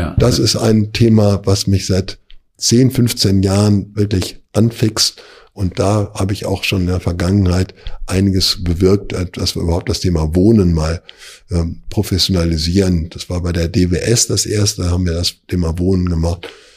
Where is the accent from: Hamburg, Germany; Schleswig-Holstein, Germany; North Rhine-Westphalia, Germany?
North Rhine-Westphalia, Germany; Essen; Ich bin also zwischen Essen und Frankfurt unterwegs, habe auch eine Bleibe in Köln, bin also mal in Köln, mal zu Hause hier in Raum Frankfu